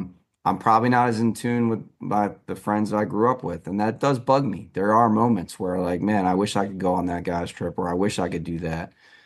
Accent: East Coast, United States; And as you know, I'm from the East Coast originally

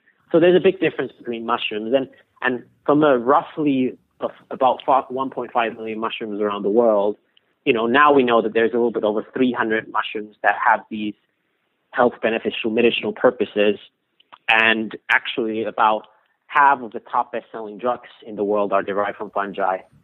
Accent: Finland; So, I grew up in Finland at our family farm. So we've had this family farm since like 16, 19.

